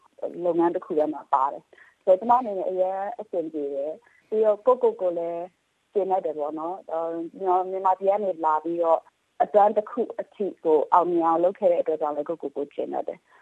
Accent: Yangon, Yangon Region, Myanmar; also born or lived in United States / England; ကျွန်မရန်ကုန်မှာမွေးရန်ကုန်မှာကြီးပြီးတော့

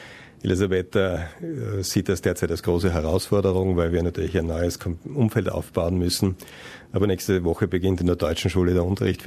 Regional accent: Styria, Austria; now in Sydney, Australia; Ich komme aus der Steiermark, das ist ein südöstliches Bundesland mit viel Bergen, viel Grün, viel Seen, keinem Meer und auch nicht so heißen Sommern wie hier in Sydney.

